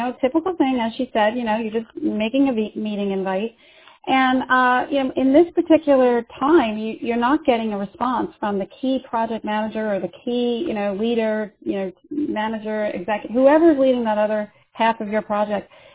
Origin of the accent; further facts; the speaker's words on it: New York, United States; So, I'm from New York. I don't know if this is a local New York thing, but I always used to tend to use the words, let's nail it down.